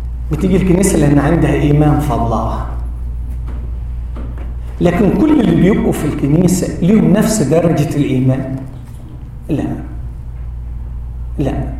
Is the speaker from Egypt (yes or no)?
yes; Upper Egypt, Egypt; كان عندنا في الصعيد